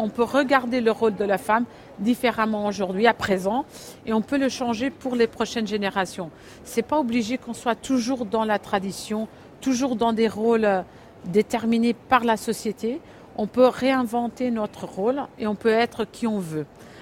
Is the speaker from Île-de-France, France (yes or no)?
yes; Paris, Île-de-France, France; born there; moi, je suis née à Paris en 71, pas très loin de Porte Clignancourt.